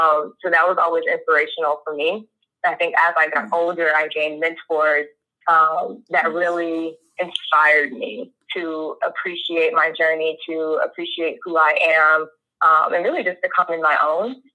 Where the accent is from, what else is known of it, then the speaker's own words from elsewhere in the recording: Florida, United States; That's an interesting question because I grew up in Florida.